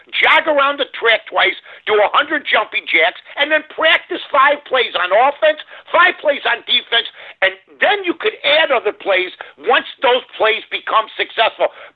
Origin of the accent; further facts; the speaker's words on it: Chicago, Illinois, United States; Great time growing up in Chicago.